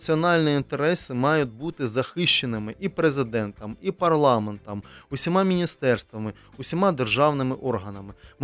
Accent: Donetsk, Donetsk Oblast, Ukraine; Я сам як донеччанин, мене це хвилює.

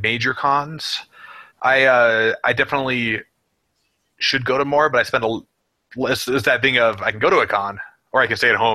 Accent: North Dakota, United States; I'm from North Dakota, where it's really small.

